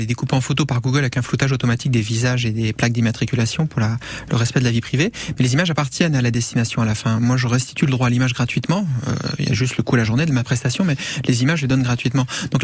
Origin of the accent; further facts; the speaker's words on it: Nouvelle-Aquitaine, France; now in Limoges, France; dès que je peux revenir en Creuse, c'est avec un très très grand plaisir.